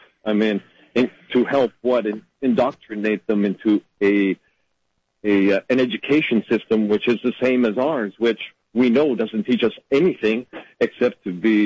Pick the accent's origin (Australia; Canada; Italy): Canada; born there; Hatched in Canada, I guess. I'm Canadian by birth, not by choice.